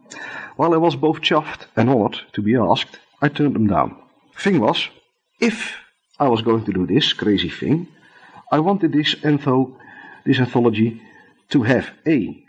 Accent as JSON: {"language": "English", "country": "Netherlands", "accent": "Dutch", "second_language": "English", "said": "I hope you can hear through my thick Dutch accent, which is somewhat worsened by the nasality caused by a retreating flu."}